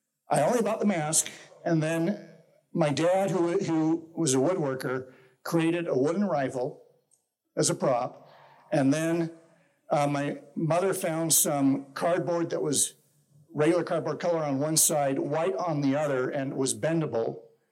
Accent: Salt Lake City, Utah, United States; now in Ogden, United States; I grew up in Salt Lake City, actually, and currently live in Ogden.

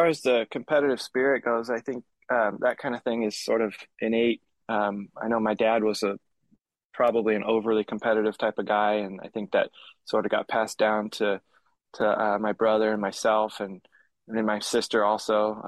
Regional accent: Fair Oaks, California, United States; I'm from Fair Oaks, suburb of Sacramento, and so we made the trip early in the morning to Poppy Hills.

